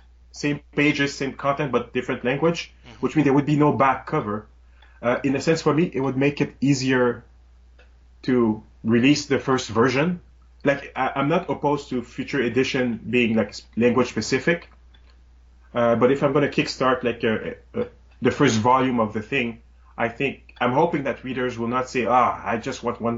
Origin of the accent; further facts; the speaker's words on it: Quebec, Canada; first language French; English is a second language; also born or lived in Alberta; now in Toronto, Canada; Well, I'm a Francophone. I'm from Quebec, originally from way back. I mean, I've moved to first Alberta and then Toronto over a decade ago.